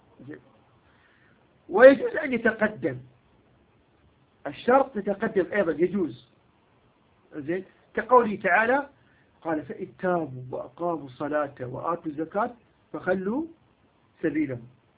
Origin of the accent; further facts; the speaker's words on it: Iraq; جايب وياي مثلا من بلدي العراق